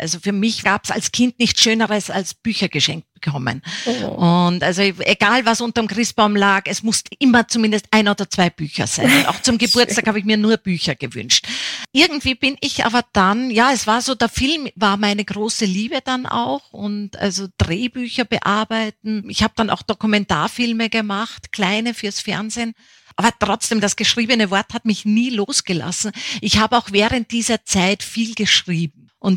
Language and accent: German; Upper Austria, Austria; weil mein Vater ist ja Niederösterreicher, 100 Kilometer Wiener. Meine Mutter stammt aus Bayern und aufgewachsen bin ich dann in Oberösterreich. Man spricht da zwar überall Deutsch, aber unterschiedlich Deutsch. Drum sage ich immer dreisprachig. Ich bin mit 9 Monaten dann in die Arabischen Emirate gekommen